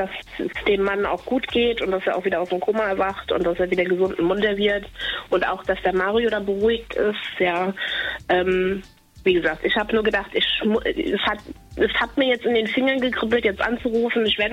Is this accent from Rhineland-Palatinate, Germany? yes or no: yes; Bad Kreuznach, Rhineland-Palatinate, Germany; ich komme selbst aus Bad Kreuznach. Mhm. Und Bad Kreuznach ist keine große Stadt.